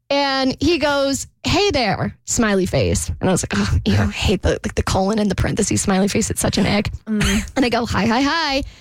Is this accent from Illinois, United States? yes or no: no; Jacksonville, Florida, United States; My family lives there. I'm from Jacksonville.